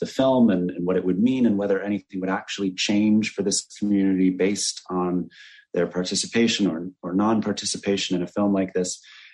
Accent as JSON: {"language": "English", "region": "New York", "country": "United States", "said": "I'm American. I'm a white man from New York"}